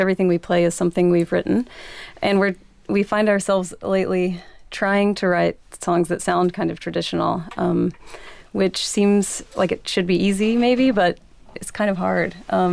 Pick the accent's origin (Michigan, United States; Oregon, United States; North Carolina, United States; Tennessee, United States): Tennessee, United States; We both grew up in Tennessee, East Tennessee, our whole lives. We were in college in Atlanta, and then back to Tennessee until we moved here last summer.